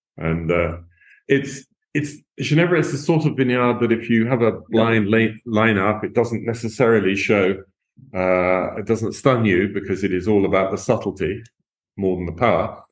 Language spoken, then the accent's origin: English; England, United Kingdom; It is because I'm English, absolutely.